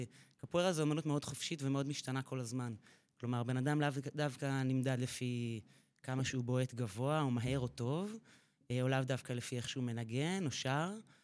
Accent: Ra'anana, Central District, Israel; now in Hefer Valley, Israel; גדלתי ברעננה, הייתי מתעמלת.

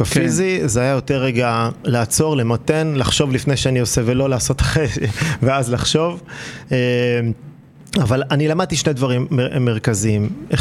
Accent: Even Yehuda, Central District, Israel; טוב, אז גדלתי באבן יהודה, שהייתה אז מושבה של בערך 3,000 איש

